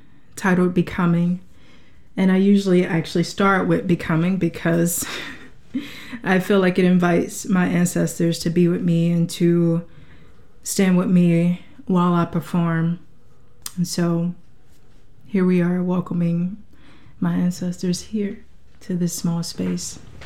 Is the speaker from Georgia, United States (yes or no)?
yes; Georgia, United States; I'm a poet from South Georgia.